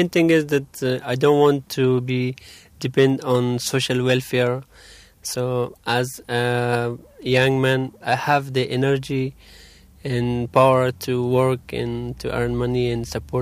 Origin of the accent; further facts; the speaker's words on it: Afghanistan; English is a second language; now in United Kingdom; I'm from Afghanistan. I have been living in United Kingdom for the last 3 years.